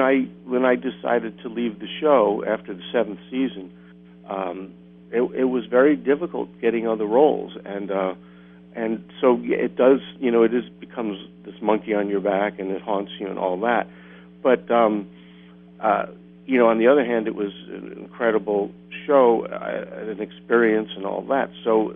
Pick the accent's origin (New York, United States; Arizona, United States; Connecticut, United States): New York, United States; Brooklyn; Well, I grew up in Brooklyn